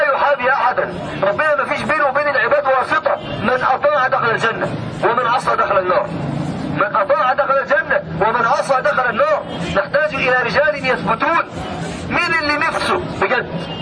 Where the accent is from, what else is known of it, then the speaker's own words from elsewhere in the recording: Mansoura, Dakahlia, Egypt; الميدان ده عندنا في المنصورة